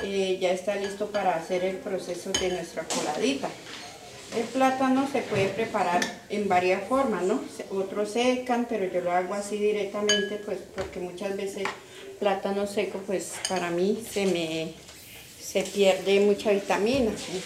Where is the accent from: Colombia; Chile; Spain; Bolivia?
Colombia; Vaupés; soy del Vaupés, soy etnia de Sana.